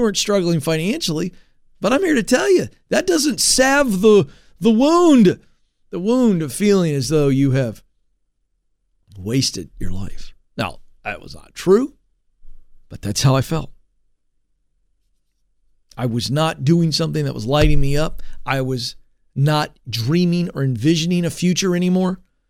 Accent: the South, United States; accent: Southern; I'm a Southerner. I know I've got the accent.

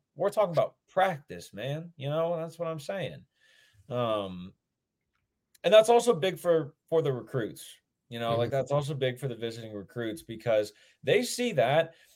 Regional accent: Midwest, United States; Now, you and I, we're from the Midwest, so we could get in the car for 15 hours and we'll be fine.

